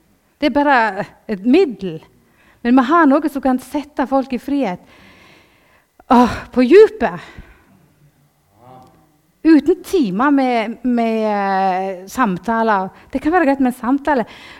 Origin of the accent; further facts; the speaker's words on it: Vestland, Norway; Nå, altså, jeg er sogning. Det er ikke alle som forstår hva jeg sier.